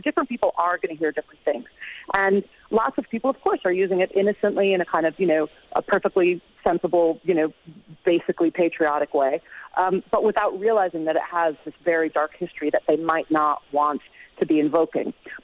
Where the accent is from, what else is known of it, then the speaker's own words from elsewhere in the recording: Chicago, Illinois, United States; I mean, I grew up in Chicago, but I never studied homegrown fascism when I was growing up.